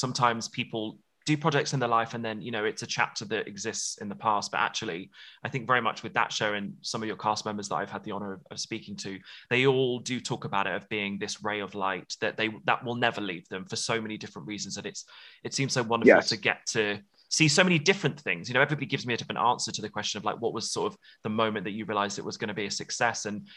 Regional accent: United Kingdom; I would be amiss being British

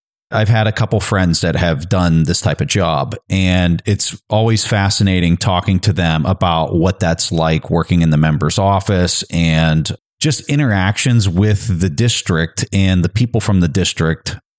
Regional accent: United States; But as an American, I would like to see us get it right

